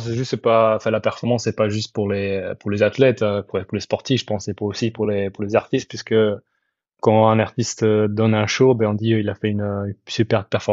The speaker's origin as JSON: {"language": "French", "country": "Belgium", "tie": "born or raised there", "also_born_or_lived": "Sarajevo, Bosnia and Herzegovina", "said": "Alors, moi, je suis belge. Je suis né à Sarajevo, donc je suis bosniaque, mais je suis arrivé en 95 en Belgique, et donc j'ai fait toute ma scolarité là-bas."}